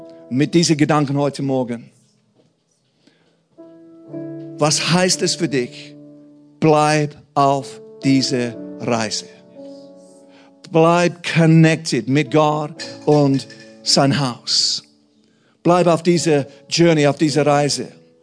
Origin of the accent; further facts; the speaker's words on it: England, United Kingdom; German is a second language; Ich bin in einer kleinen Dörfli aufgewachsen in England. Ich habe beide Eltern gehabt